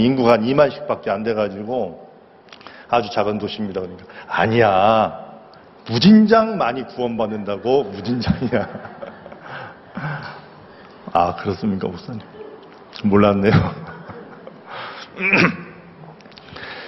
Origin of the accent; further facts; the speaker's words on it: Daejeon, South Korea; also born or lived in Seoul; 저는 태어나긴 서울서 태어나고 자라기는 주로 대전에서 자라고 서울에 외갓집이 막 친척들이 많고 서울 대전을 주로 어렸을 때 쭉 컸어요.